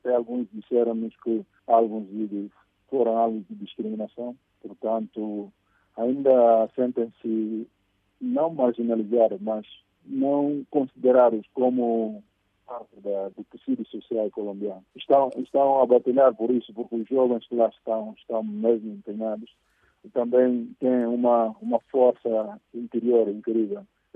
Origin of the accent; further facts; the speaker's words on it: Guinea-Bissau; Nós dissemos assim, somos da Guiné Bissau. Estamos aqui para participar no festival pela primeira vez.